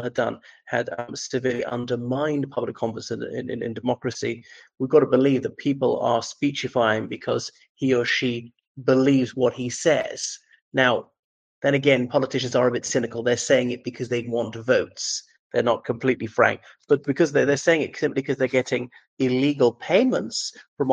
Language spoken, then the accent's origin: English; Ireland; from Ireland.